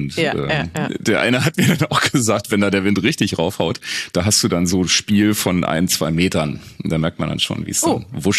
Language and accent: German; Rathenow, Brandenburg, Germany; meine Heimatstadt Rathenow verbraucht. In Brandenburg mit 27.000 Menschen